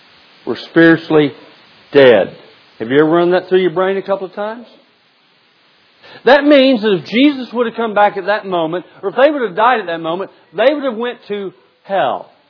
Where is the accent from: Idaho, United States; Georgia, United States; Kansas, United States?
Kansas, United States; Wichita; born there; also born or lived in Topeka / Fort Worth / Lubbock; now in Dallas, United States; I was born in Wichita, Kansas. From there, I moved to Kansas City. From there to Topeka. From there to Fort Worth. From there to Lubbock, Texas. The last 40-plus years, I've been in the Dallas area.